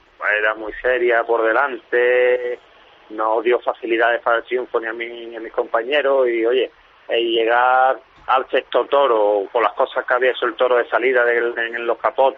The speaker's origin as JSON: {"language": "Spanish", "town": "Seville", "region": "Andalusia", "country": "Spain", "said": "Voy con la máxima responsabilidad y Sevilla, si cabe, pues aún más, porque es mi tierra, mi gente."}